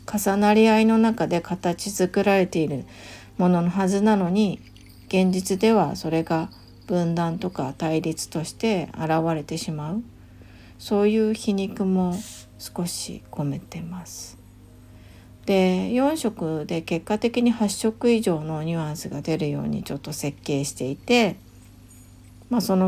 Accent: Fujisawa, Kanagawa, Japan; 私の生まれ育った藤沢と同じくらい私にとって大切な土地なんですよね

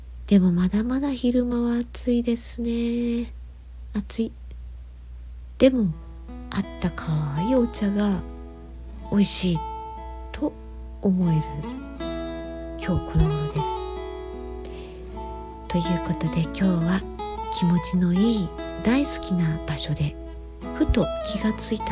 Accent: Kansai, Japan; accent: Kansai dialect; 私は普段は関西弁なので面白いなって

